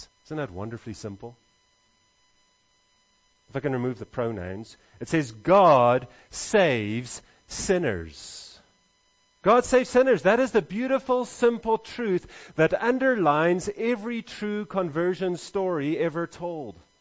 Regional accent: Mpumalanga, South Africa; born there; accent: mixed; first language Afrikaans; English is a second language; I was born in the Oost-Transvaal, so I'm actually Afrikaans, to Canadian parents, so I never learned South African English because they shot the English. So my English is a combination of 1970s Canadian. I spent a few years in the States as well

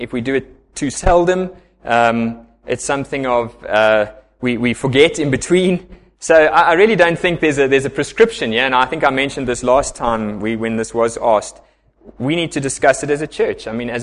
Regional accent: Pretoria, Gauteng, South Africa; Growing up in Pretoria, which is very Dutch Reformed

